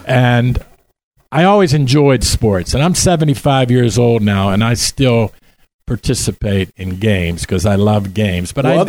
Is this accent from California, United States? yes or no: no; Pittsburgh, Pennsylvania, United States; Well, I grew up in the inner city of Pittsburgh. I grew up in Glenwood. Everybody thinks I grew up in Hazelwood, but I am guilty of social climbing when I say I'm from Hazelwood.